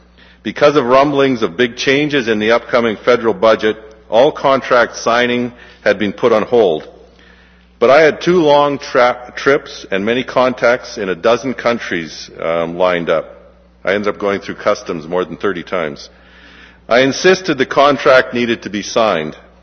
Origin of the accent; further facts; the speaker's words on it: Abbotsford, British Columbia, Canada; Growing up in Abbotsford, I knew from a young age that one thing came to me naturally